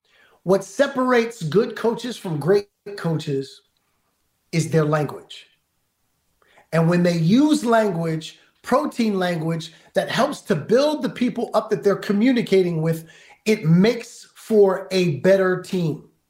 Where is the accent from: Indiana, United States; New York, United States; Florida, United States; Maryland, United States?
New York, United States; Brooklyn; I remember growing up in Brooklyn